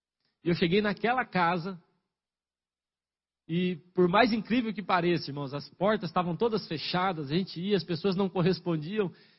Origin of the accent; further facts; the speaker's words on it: Paraná, Brazil; Eu falei, vim do Paraná. Vim só para passar esse tempo aqui, para evangelizar.